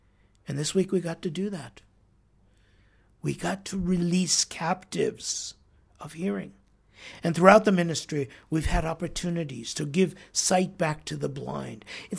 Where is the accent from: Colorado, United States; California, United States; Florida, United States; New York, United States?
California, United States; Los Angeles; We come from Los Angeles, and we know that although we belong in Los Angeles